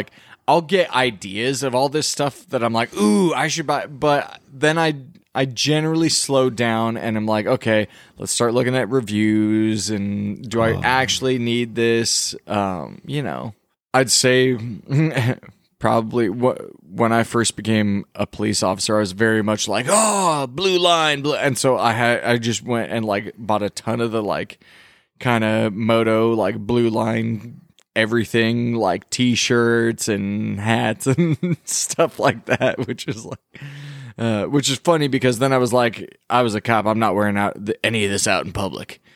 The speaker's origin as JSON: {"language": "English", "region": "Texas", "country": "United States", "said": "Oh, well, you know. I'm from Texas. What do you expect?"}